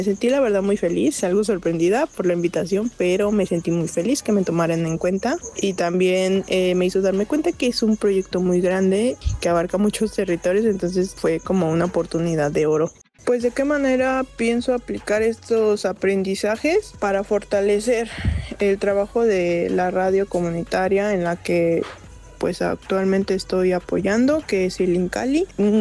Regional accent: Morelos, Mexico; soy del estado de Morelos

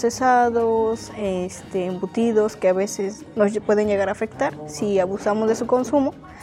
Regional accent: Yohualichan, Puebla, Mexico; soy de Yowalichan

